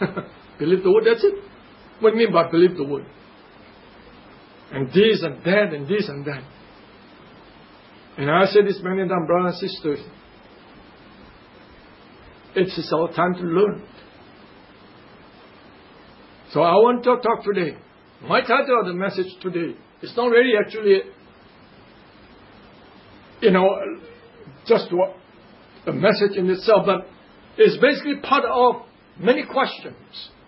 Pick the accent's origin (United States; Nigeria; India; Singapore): Singapore; I said, I'm not Filipino, I'm Singaporean, you know that.